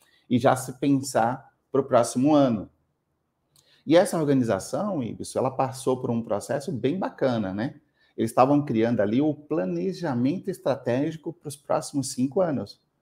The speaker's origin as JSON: {"language": "Portuguese", "region": "Bahia", "country": "Brazil", "lives_now": "São Paulo, Brazil", "said": "Eu sou baiano, que mora em São Paulo aí há 13 anos. Estou com 45, né?"}